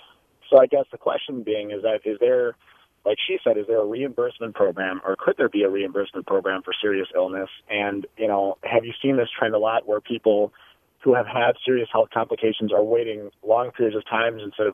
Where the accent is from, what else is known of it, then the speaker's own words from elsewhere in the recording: Minneapolis, Minnesota, United States; So my question being is just because I grew up in Minneapolis by the VA out there